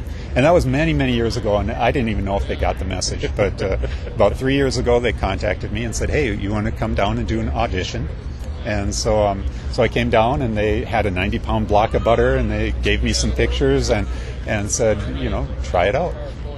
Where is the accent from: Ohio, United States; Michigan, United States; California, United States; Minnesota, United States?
Minnesota, United States; Sauk Centre; now in Litchfield, United States; my hometown is Sauk Center. And so that's where I grew up. And then after college, I got my first job in Litchfield, and I just kind of put down roots in Litchfield.